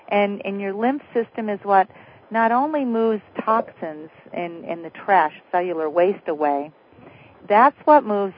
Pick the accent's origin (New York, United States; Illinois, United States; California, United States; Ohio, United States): Illinois, United States; Chicago; I'm from the Chicago area. I grew up with the climate changes, so I definitely know what it's like to be in cold, windy weather.